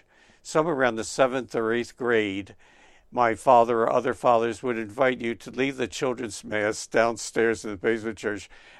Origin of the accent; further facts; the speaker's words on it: Philadelphia, Pennsylvania, United States; And I'm thankful that my history was a very good one growing up in Southwest Philadelphia. I'm one of six, the oldest of six.